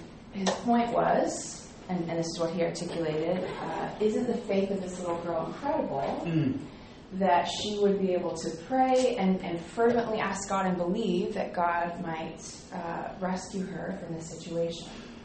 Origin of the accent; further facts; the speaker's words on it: Clearwater, Florida, United States; now in Nashville, United States; I'm from Clearwater, Florida, so it's really good to be by water again for a few days. But I live in Nashville, Tennessee